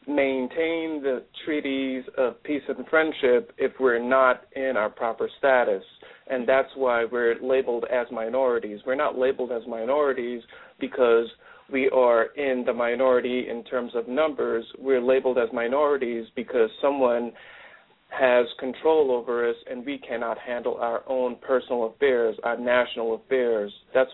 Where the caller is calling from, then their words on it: Connecticut, United States; I'm from calling from Connecticut.